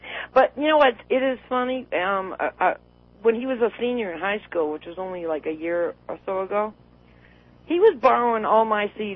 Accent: Northeast, United States; I guess that's a really big southern drink, but I'm from the Northeast, you know.

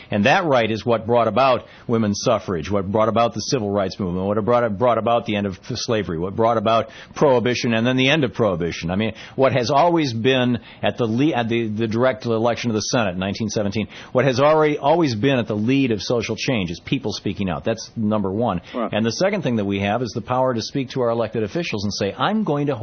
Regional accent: United States; I am frankly embarrassed as an American.

